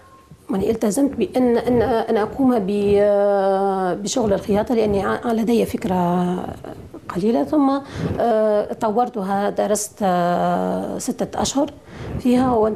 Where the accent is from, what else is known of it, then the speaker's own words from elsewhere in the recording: Bizerte, Bizerte Governorate, Tunisia; هناك سجن يقرب عن بلدتنا، بنزرت شمال تونس 20 كيلومتر.